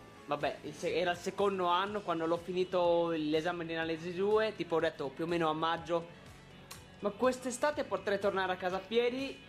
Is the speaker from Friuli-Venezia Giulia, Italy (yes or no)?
yes; Friuli-Venezia Giulia, Italy; vengo dal Friuli Venezia Giulia. In realtà sono nella parte del Friuli che si chiama Carnia, che è l'estremo nord-ovest dell'estremo nord-est d'Italia. E io studio aerospaziale e vengo da un paesino che è di 300 abitanti